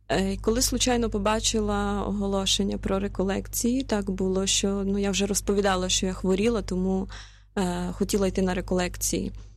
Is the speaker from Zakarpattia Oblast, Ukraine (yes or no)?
yes; Zakarpattia Oblast, Ukraine; Ну, та я з Закарпаття, але я ніколи не знала, що за 60 кілометрів від мене є монастир.